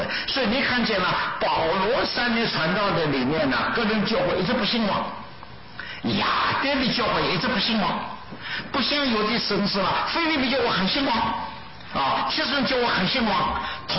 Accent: China; 你知道希腊哲学呢和我们中国人哲学不一样，我们中国人哲学呢以孔夫子儒家为主体的

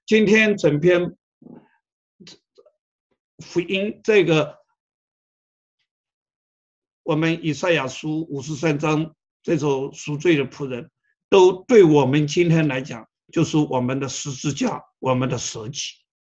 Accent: Taiwan; 我最近看新闻，看到台湾，我来自台湾哈

